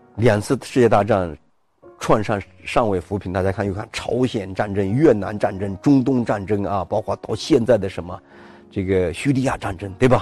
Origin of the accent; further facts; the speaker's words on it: China; 当我们中国人张开嘴巴倒进这种黑色的液体的时候